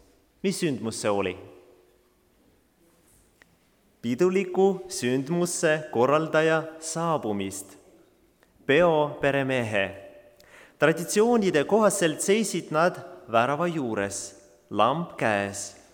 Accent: Tallinn, Harju County, Estonia; Kuigi ma olen sündisin ja elan Tallinnas, on mul Ukraina juured.

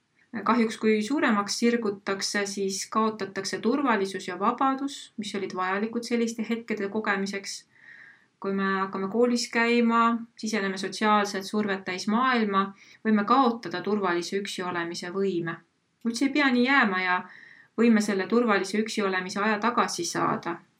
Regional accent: Viljandi, Viljandi County, Estonia; Viljandist pärit ja just nimelt mööda seda jõge seal plätudega või paljajalu tatsates olid need ajad ka, kus nagu mulle väga meeldis olla

